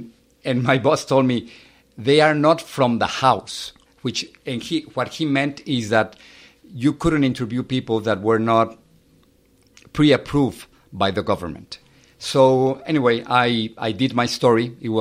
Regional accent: Mexico City, Mexico; I grew up in Mexico City. I have three brothers and a sister.

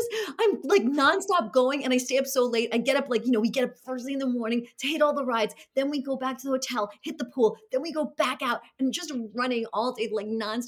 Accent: Brooklyn, New York, United States; born or raised there

